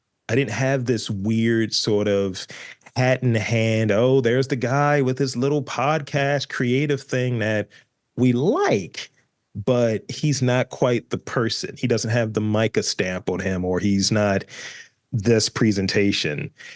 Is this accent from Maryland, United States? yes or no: yes; Baltimore, Maryland, United States; And I was like, I'm from Baltimore. And I wear that with, like, you know, a stamp of approval.